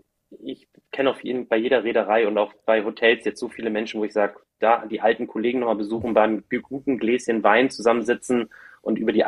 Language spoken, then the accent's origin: German; Hamburg, Germany; Ich treibe mich gerade in meiner Heimat Hamburg rum